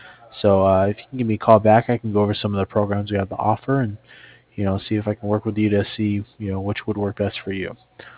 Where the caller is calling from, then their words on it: Cardiff, Wales, United Kingdom; I'm calling over from Cardiff.